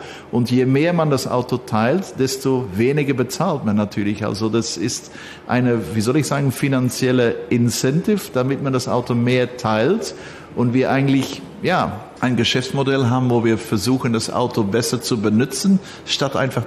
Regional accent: Belgium; ich bin Belgier

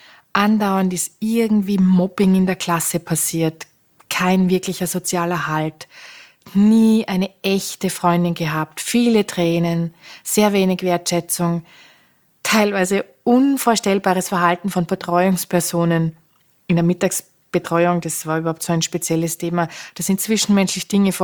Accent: Austria; eine ganz andere als bei uns in Österreich.

